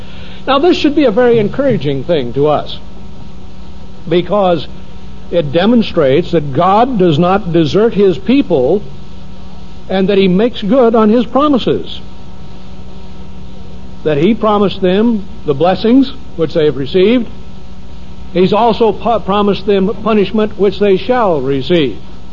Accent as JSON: {"language": "English", "country": "United States", "said": "Now, I realize that I am an American. I'm what is called a typical American."}